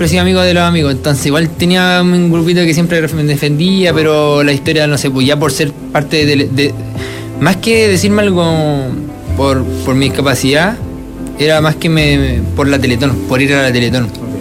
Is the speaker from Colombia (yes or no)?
no; Hualpén, Biobío, Chile; born or raised there; moved away as an adult; also born or lived in Talcahuano; now in Santiago, Chile